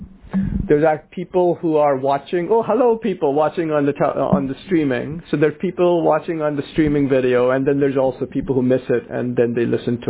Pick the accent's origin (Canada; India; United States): India; I come from the Hindu tradition originally when I grew up in India